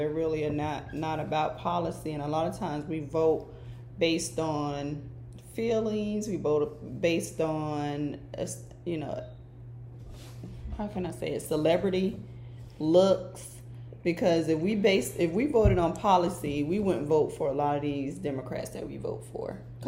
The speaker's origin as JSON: {"language": "English", "region": "Florida", "country": "United States", "tie": "born or raised there", "said": "I grew up in South Florida."}